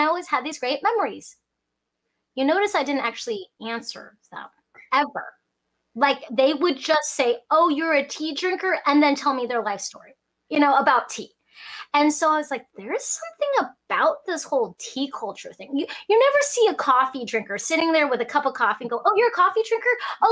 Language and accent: English; Hong Kong; born there; I was born in Hong Kong.